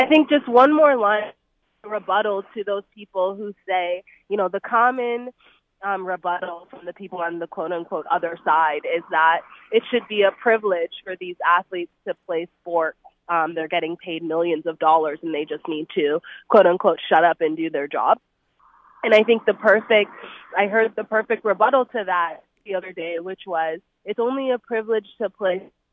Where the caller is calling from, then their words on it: Malibu, California, United States; I'm on the beach in Malibu right now.